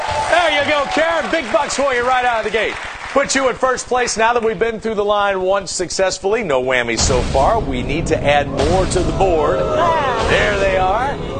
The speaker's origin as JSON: {"language": "English", "region": "Wisconsin", "country": "United States", "said": "I'm from Wisconsin."}